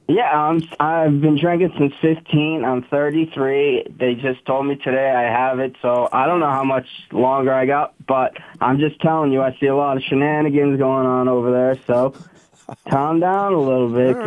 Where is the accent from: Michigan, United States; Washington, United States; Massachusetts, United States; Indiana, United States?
Massachusetts, United States; Watertown; I'm from Watertown, Massachusetts, right near Boston.